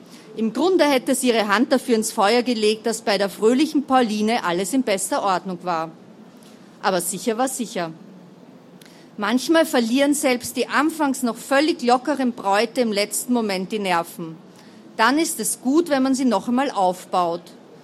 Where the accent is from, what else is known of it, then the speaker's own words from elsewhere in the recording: Vienna, Austria; Auch wenn ich selbst aus Wien bin, mache ich immer sehr gern Urlaub in den diversen Bundesländern.